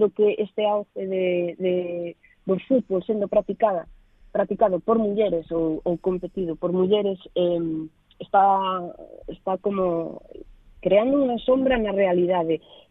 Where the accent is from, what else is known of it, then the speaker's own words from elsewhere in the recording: United Kingdom; also born or lived in Spain; porque son tanto inglesa como española